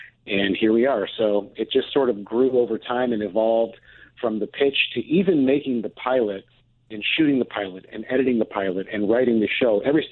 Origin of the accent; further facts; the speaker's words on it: Michigan, United States; accent: Midwest; now in Chicago, United States; I moved to Chicago after college, and I was born in Michigan, went to school in Michigan, and then moved to Chicago after. You wouldn't know, I'm very Midwest. When I talk, I sound Chicago.